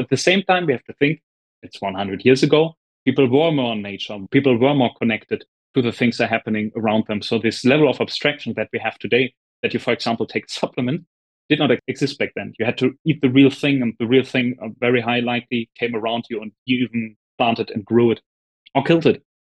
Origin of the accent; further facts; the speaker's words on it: Germany; because I'm from Germany